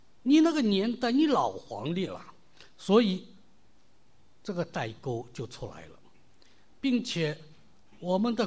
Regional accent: China; 我要学语法，我们中国人学英语语法学不好，你读什么用啊？

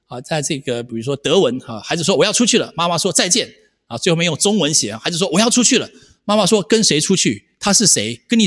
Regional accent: Taiwan; 大家知道，在台湾我们那个年代，我们都要当兵的

